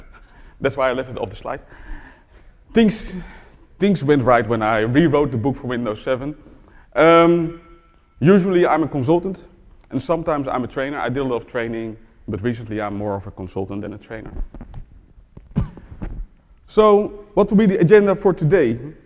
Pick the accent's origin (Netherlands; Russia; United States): Netherlands; I'm from Surinamese parents. I live in the Netherlands, where I was born and raised, and I'm here in America.